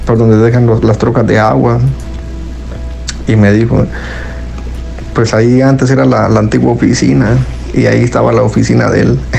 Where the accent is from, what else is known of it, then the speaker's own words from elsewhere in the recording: Guatemala; No les dije de qué país soy. Soy de Guatemala.